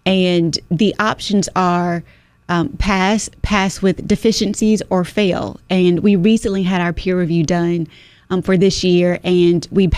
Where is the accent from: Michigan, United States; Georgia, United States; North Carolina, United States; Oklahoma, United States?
North Carolina, United States; being born and raised in Eastern NC, I know what it's like to sweep flood water out of my living room.